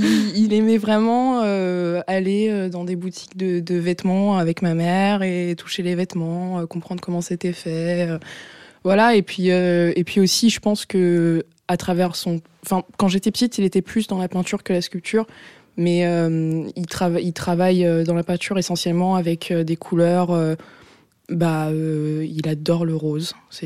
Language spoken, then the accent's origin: French; Paris, Île-de-France, France; also born or lived in Vitry-sur-Seine; Alors, je suis née à Paris, j'ai grandi à Paris. Et quand j'avais à peu près 6 ans, on est parti en Afrique.